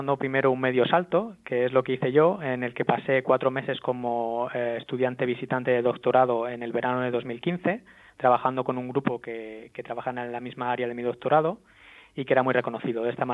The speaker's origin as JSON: {"language": "Spanish", "town": "Murcia", "region": "Region of Murcia", "country": "Spain", "moved": "as an adult", "said": "a partir de los 21 años salí de Murcia y por ahora sigo dando vueltas por el mundo."}